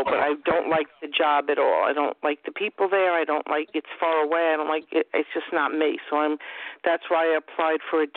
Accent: New York, United States; Long Island.

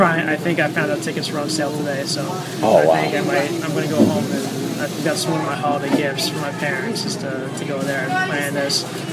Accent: White Plains, New York, United States; I'm from White Plains, 23 years old.

